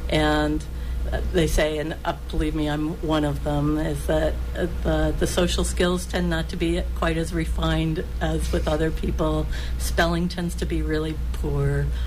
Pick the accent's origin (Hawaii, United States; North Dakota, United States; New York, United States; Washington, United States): New York, United States; Poughkeepsie; So I come from the Northeast. The high school that I went to is called Spackenkill High School in Poughkeepsie, New York.